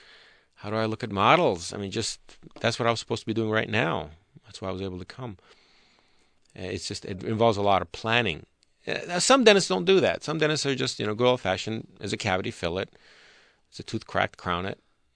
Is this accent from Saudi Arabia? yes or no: yes; Saudi Arabia; born there; first language Turkish; English is a second language; Well, I was born with speaking Turkish because my family is Turkish. But I was born in Saudi Arabia to a Turkish family, so I spoke Arabic.